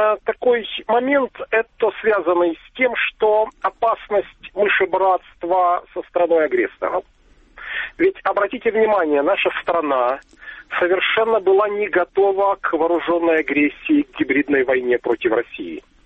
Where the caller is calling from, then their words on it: Kharkiv, Kharkiv Oblast, Ukraine; город Харьков.